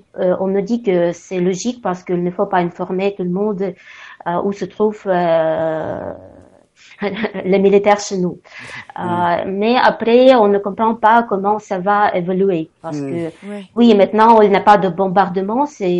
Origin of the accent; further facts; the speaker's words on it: Ukraine; French is a second language; Moi, je parle le russe au quotidien. Je suis ukrainien, mais je parle le russe, pas de problème. Vraiment, pas de problème. Je parle le russe, je parle l'ukrainien, je parle le français, un tout petit peu anglais, je parle l'italien.